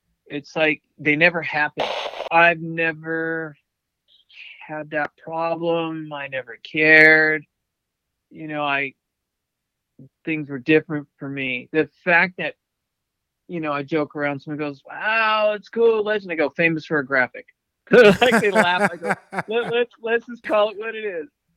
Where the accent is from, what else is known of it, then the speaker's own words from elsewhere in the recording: San Francisco, California, United States; born there; I was born in San Francisco.